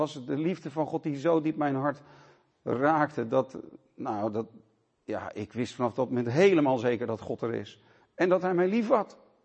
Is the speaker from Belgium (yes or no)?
no; Haarlem, North Holland, Netherlands; Ik hoorde bij een kerk in Haarlem. Ik kom uit Haarlem. En ik was dus 14, 15, 16 jaar oud.